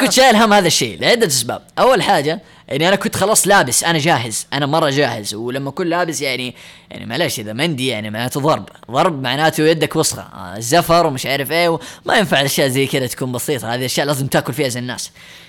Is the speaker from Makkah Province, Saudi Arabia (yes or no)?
yes; Jeddah, Makkah Province, Saudi Arabia; قلت لهم شباب لا ما يصير, انا من جدة لازم ملاعق